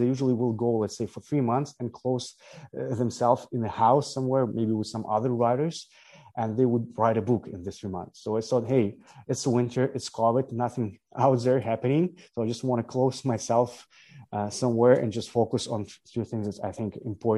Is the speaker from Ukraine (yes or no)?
yes; Ukraine; right now, actually, I'm in Egypt. You didn't ask, so I'm originally from Ukraine, but I went for the 3 months, I went to Egypt